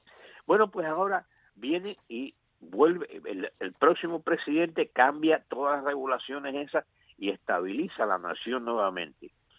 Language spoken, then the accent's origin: Spanish; Cuba; moved away as an adult; now in United States; yo soy cubano, salí de Cuba a los 28 años.